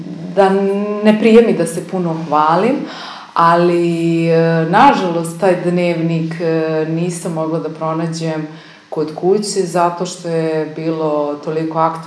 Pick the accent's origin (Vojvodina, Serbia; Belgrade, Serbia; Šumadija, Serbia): Šumadija, Serbia; Kragujevac; born there; ja sam rođena ovde u Kragujevcu